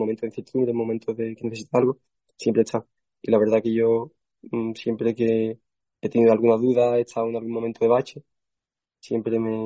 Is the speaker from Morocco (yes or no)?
yes; Morocco; Pero cuando he tenido que compartir espacio con, siendo solo el marroquí, ahí sí lo he tenido un poquito más complicado